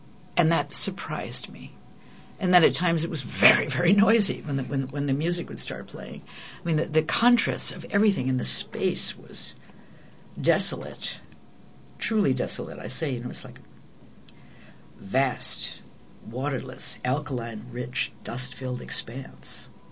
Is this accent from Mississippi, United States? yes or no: no; Detroit, Michigan, United States; born there; also born or lived in New York / Los Angeles; I was born in Detroit, I lived in New York, I've lived in L.A.